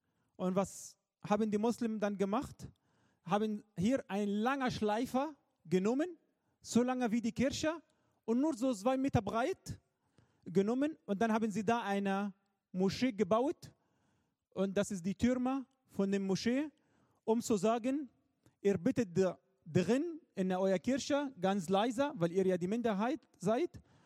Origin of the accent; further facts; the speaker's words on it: Egypt; Also wenn wir als Ägypter Alkohol kaufen wollen würden, da gibt es keinen Alkohol.